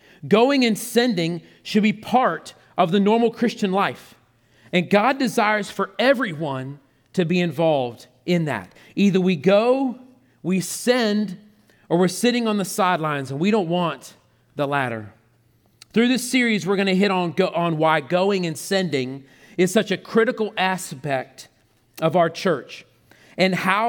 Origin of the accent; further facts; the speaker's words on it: Asheboro, North Carolina, United States; So I just want to give you a little introduction of myself. I grew up in Asheboro